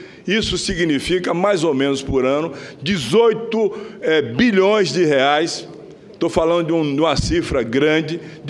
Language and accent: Portuguese; Bahia, Brazil; o povo da minha terra, o povo da Bahia